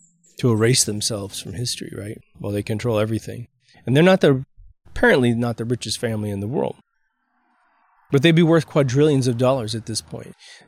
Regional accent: Kansas, United States; Again, I'm from Kansas.

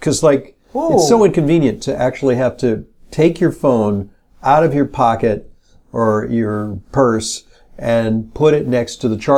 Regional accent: California, United States; moved away; I'm from California. I'm a California refugee, fled to the East Coast because I was suffering from terminal boredom in Southern California.

